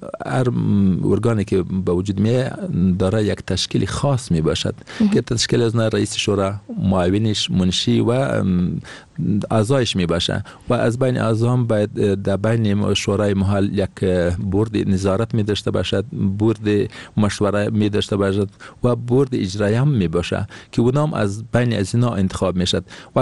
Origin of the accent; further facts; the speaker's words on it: Afghanistan; first language Pashto; Persian is a second language; ما کمی لهجه داریم، زبان ما داریم پشتوست.